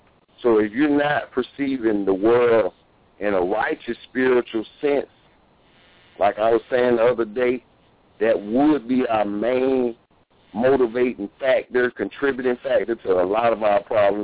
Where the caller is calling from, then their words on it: Greenville, United States; from Greenville.